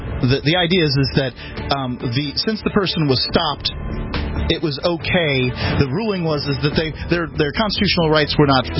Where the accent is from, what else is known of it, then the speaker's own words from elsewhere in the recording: Bradenton, Florida, United States; she's from Chicago and I'm from Bradenton, Florida.